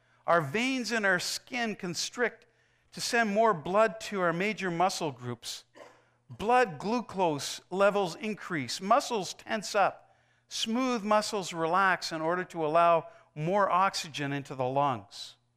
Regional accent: Cold Lake, Alberta, Canada; we played that hour after hour growing up in Cold Lake, Alberta.

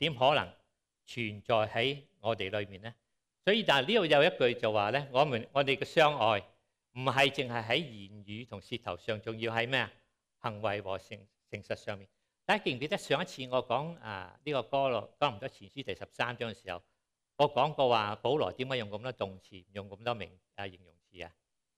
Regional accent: Hong Kong; moved away; 我很小时候在香港，我1968年离开香港

